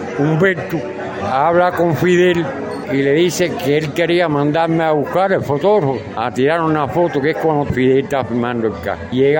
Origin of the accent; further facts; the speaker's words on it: Cienfuegos, Cuba; also born or lived in Villa Clara; Y ya me quedé aquí porque yo soy cienfueguero